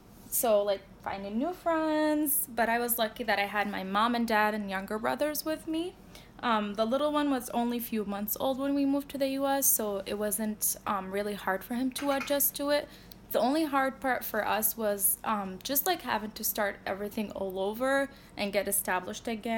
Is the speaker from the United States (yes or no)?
no; Iraq; moved away; also born or lived in Damascus, Syria; I'm originally from Iraq. I moved out of my country after the war of 2003. So I went to Damascus, Syria, because it was a safer place for us to live in.